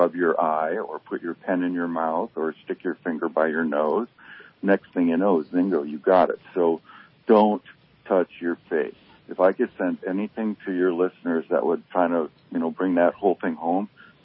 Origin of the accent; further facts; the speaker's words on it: Minnesota, United States; Well, and I'm from Minnesota. My family's still all back there